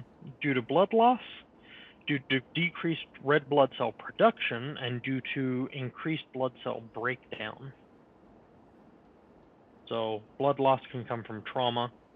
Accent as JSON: {"language": "English", "country": "Australia", "said": "coming from Australia, my home country"}